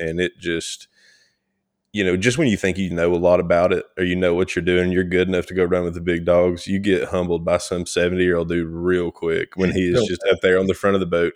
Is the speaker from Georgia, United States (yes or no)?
yes; Georgia, United States; also born or lived in Mississippi; I was born in North Georgia, born and raised, you know, still back here.